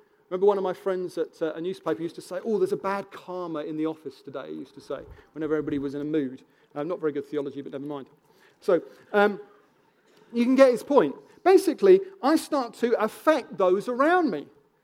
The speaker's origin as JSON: {"language": "English", "town": "Wimbledon", "region": "London", "country": "United Kingdom", "said": "especially when they discover that I'm from Wimbledon."}